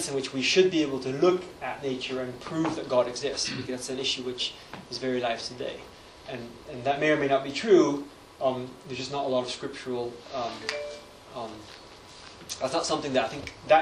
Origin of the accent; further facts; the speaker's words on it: Gabon; I grew up in Gabon in Central Africa